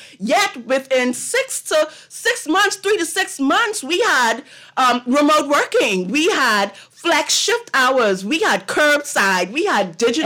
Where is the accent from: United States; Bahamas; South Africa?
Bahamas; Grand Bahama; See, now, I'm from Grand Bahama. I'm a Grand Bahama native.